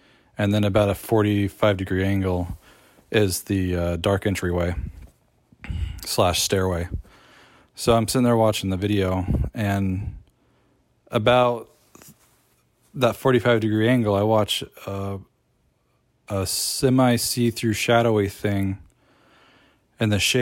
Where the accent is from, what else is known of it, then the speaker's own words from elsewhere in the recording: Oregon, United States; I'm from Oregon.